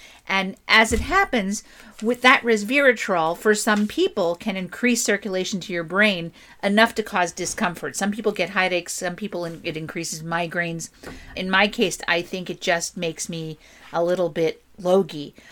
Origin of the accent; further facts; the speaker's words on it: Queens, New York, United States; But I'm from Queens.